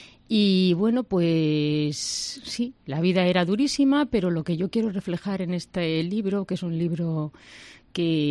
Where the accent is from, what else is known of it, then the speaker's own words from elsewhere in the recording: Madrid, Community of Madrid, Spain; born there; yo nací en Madrid, pero tanto mis padres como mis abuelos paternos y maternos son de Calañas.